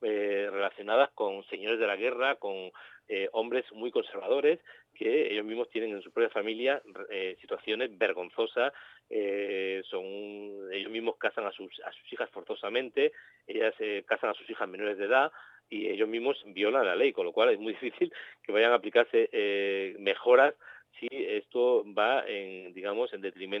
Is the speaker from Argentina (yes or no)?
no; Spain; también es verdad que somos periodistas españoles